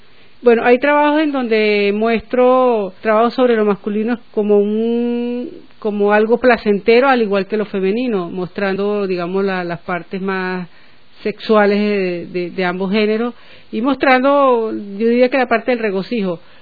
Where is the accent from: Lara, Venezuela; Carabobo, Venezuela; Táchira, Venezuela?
Táchira, Venezuela; San Cristóbal; born there; Yo nací en San Cristóbal, Venezuela, que está muy cercana a la frontera colombiana. Hice estudios de arquitectura en la Universidad de los Andes de Bogotá y me gradué en el año 1976.